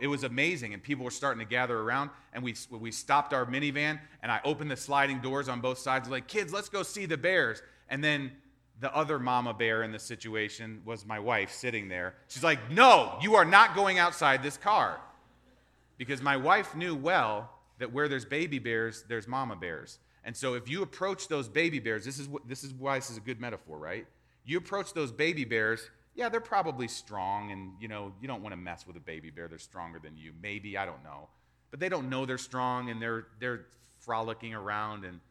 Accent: Kentucky, United States; I've heard in Louisville, you guys think I'm going to rip. I'm always ripping on my home state.

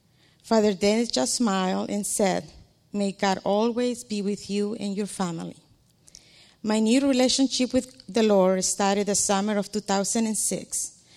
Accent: El Salvador; now in United States; We are from El Salvador, and we came to the United States in 1980.

